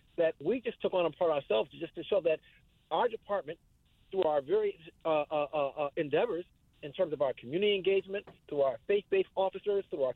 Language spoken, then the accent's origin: English; Hartford, Connecticut, United States; I love Connecticut. This is my home state. Hartford is my hometown.